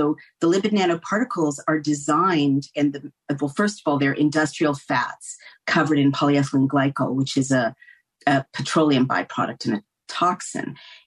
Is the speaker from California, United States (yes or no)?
yes; San Francisco, California, United States; I will just preamble this by saying I grew up in San Francisco.